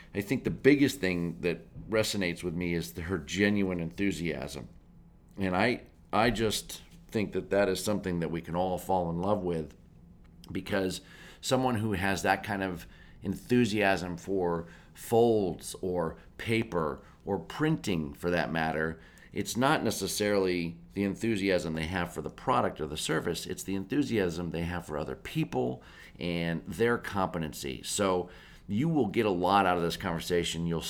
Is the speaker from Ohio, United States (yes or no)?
no; Erie, Pennsylvania, United States; Well, you know, I think I told you I grew up in Erie, Pennsylvania. So, small town boy